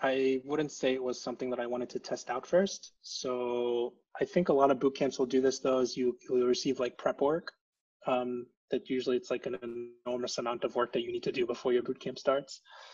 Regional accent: San Antonio, Texas, United States; now in Tel Aviv, Israel; I'm also from San Antonio, Texas, the same as Laura. And I was living in Tel Aviv during my early 20s

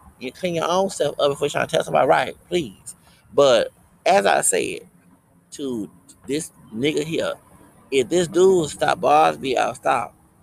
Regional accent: the South, United States; I don't know about the South. I'm from the South. I ain't from up North.

